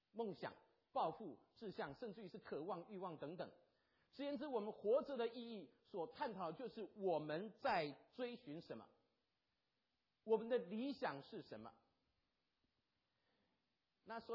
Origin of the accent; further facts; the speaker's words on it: Taiwan; 我来自台湾